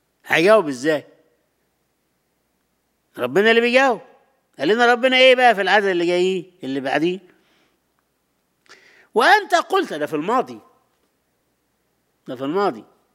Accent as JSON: {"language": "Arabic", "country": "Egypt", "lives_now": "United States", "said": "عندنا في مصر مثلا، في سني ده"}